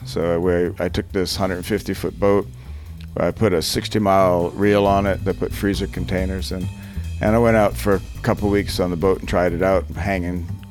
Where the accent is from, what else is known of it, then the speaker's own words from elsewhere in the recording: Canada; But I'm not American, by the way. I'm Canadian.